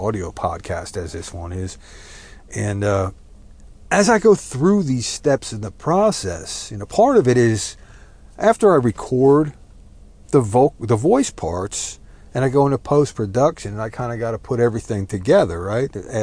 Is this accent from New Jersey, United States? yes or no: yes; New Jersey, United States; now in Texas, United States; Fair warning, I am Texan by choice. But I was raised in New Jersey, so take cover, there will be F-bombs.